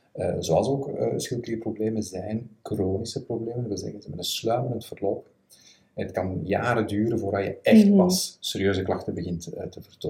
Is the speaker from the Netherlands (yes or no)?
no; Belgium; Vooral actief in België, dus ik ben een Belg, voor degenen die dat nog niet zou weten.